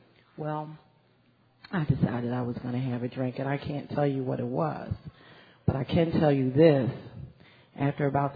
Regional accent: Philadelphia, Pennsylvania, United States; I am an alcoholic. Hi, everyone. I'm from Philadelphia, and my home group is the Parkside Group.

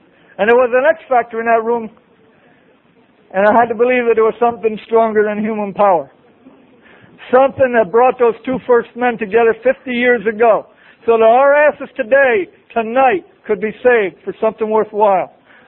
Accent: Pennsylvania, United States; I was able to go to my hometown of Pennsylvania.

